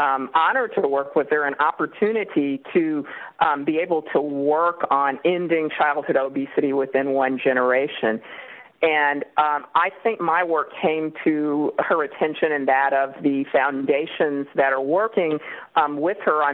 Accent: Kansas City, Kansas, United States; moved away as an adult; Well, I'm from Kansas City, Kansas, originally. I went to Northwestern undergrad and went to Duke Medical School, and then I landed in California about 20 years ago

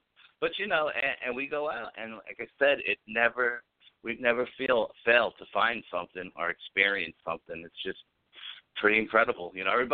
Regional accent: New York, United States; I don't know if just be growing up in New York, you know what I mean, my mindset as a New York guy

